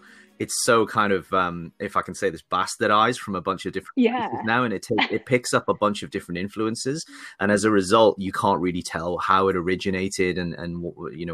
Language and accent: English; Newcastle, North East England, United Kingdom; also born or lived in Sunderland; And then I grew up basically in Newcastle, which is, you know, pretty much the same from an accent perspective, but very much not the same from a footballing perspective.